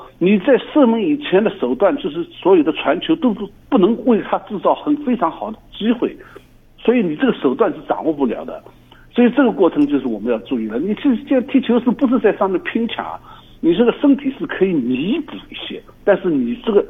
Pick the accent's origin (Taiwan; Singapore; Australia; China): Australia; 作为一个澳洲人或者澳洲华人